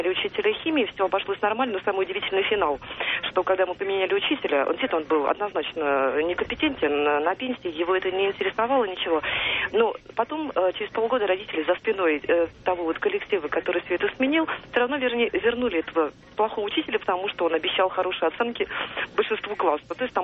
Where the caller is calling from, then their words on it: Tula, Tula Oblast, Russia; Я из Тулы звоню